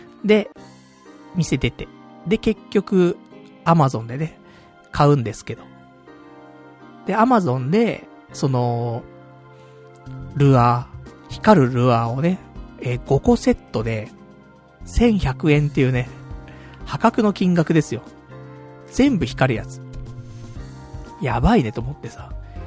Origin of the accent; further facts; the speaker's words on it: Saitama, Japan; 俺の地元のね、埼玉の方も、まあ、街灯ないんだけどさ、あんまりさ。あ、暗いんだ、やっぱり、田舎だからさ。